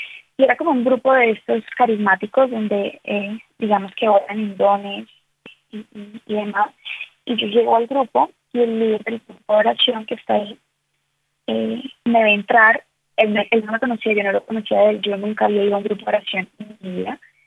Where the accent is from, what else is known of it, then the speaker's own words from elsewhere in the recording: Bogotá, Colombia; Yo soy colombiana, de Bogotá, Colombia.